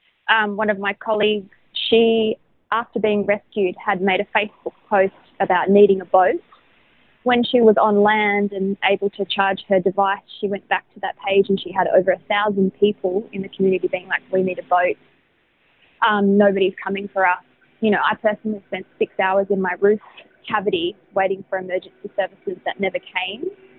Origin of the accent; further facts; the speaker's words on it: Perth, Western Australia, Australia; now in Lismore, Australia; I actually am born and bred in Perth